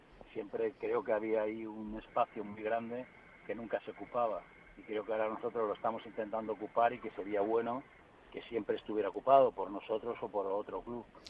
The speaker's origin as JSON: {"language": "Spanish", "region": "Canary Islands", "country": "Spain", "lives_now": "Madrid, Spain", "said": "Sí, yo soy canario."}